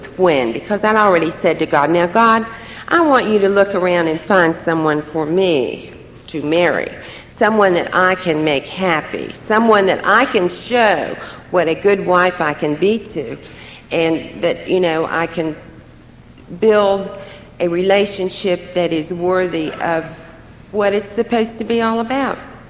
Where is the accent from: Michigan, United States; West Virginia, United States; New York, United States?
West Virginia, United States; I had some ideas since I was born and raised in West Virginia of coming back to this area.